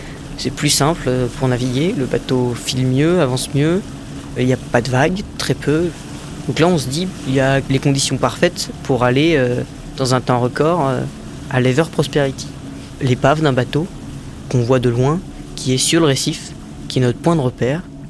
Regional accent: New Caledonia; j'ai 18 ans, je suis né en Nouvelle-Calédonie où j'y ai vécu.

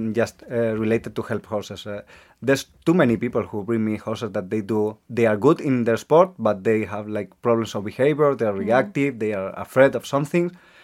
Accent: Toledo, Castilla-La Mancha, Spain; English is a second language; now in Malaga, Spain; I'm 35. I'm from Spain. I was born in Toledo, it's in the center of Spain, and I was related to farming like a lot of time of my life, and now I'm living in Malaga

